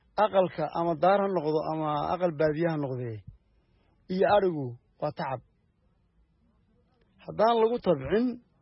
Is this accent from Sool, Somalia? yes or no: yes; Sool, Somalia; waxaanu nahay Soomaali Soomaal, dhaqankeenu waa xoolo dhaqasho.